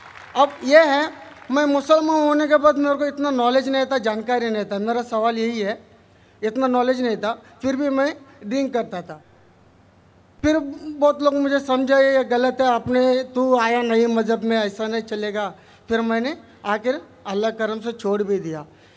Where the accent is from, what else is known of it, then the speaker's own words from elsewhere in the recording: Tamil Nadu, India; हमारी तमिलनाडु में, मैं एक मद्रासी हूँ, हमारे तमिलनाडु में बोलते